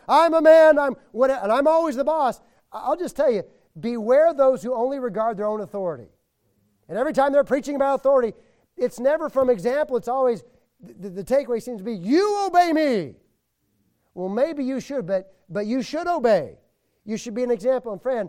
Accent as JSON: {"language": "English", "town": "Nashville", "region": "Tennessee", "country": "United States", "said": "Look, I'm from Nashville."}